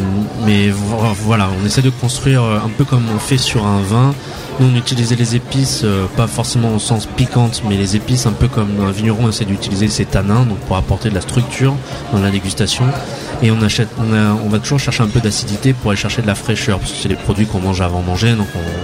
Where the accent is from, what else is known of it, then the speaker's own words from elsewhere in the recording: Nouvelle-Aquitaine, France; Par exemple, nous on est de Gironde